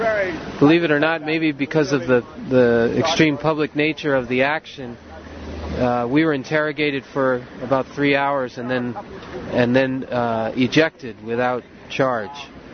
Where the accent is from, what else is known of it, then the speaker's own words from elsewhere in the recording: United States; I'm from the United States. I live in New Haven, Connecticut, in the Amistad Catholic Worker community.